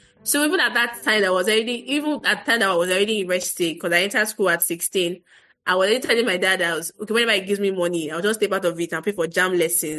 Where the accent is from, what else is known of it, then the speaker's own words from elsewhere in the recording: Bariga, Lagos, Nigeria; But because I grew up in Bariga, and that area is where we see a lot of underprivileged children.